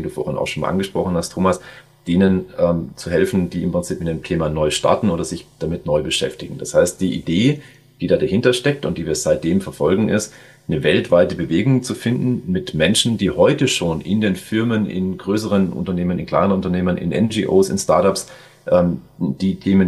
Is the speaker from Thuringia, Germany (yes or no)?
no; Baden-Württemberg, Germany; Jetzt bin ich gebürtiger Schwabe